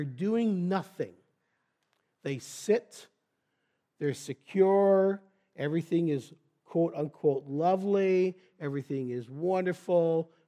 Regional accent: Belgium; also born or lived in Canada; But I used to play soccer because I grew up in Belgium. And that was the only game they knew how to play.

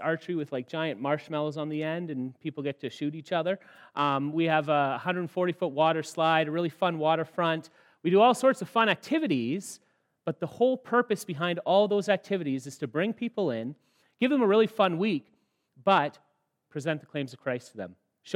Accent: Sault Ste. Marie, Ontario, Canada; We're from Sault Ste. Marie, or I'm from Sault Ste. Marie. She's from North Bay. We live in Sault Ste. Marie.

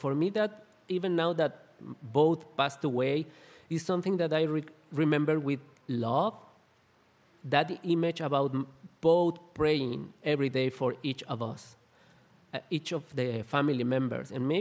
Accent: Metepec, State of Mexico, Mexico; English is a second language; I grew up in a city called Metepec in Mexico, a medium city, maybe about 200,000 population and 2,600 meters over the sea.

